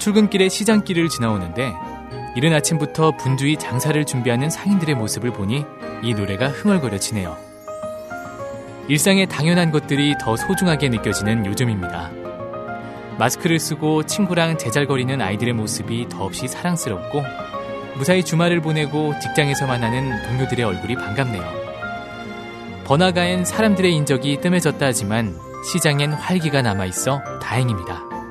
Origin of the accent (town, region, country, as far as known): Seoul, South Korea